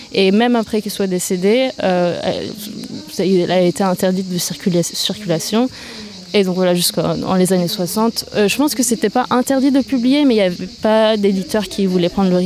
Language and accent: French; Turkey; moi du coup je suis originaire de Turquie et plusieurs raisons